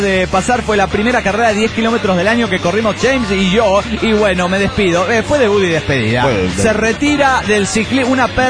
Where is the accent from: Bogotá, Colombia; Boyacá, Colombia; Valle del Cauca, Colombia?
Bogotá, Colombia; de Bogotá, Locombia.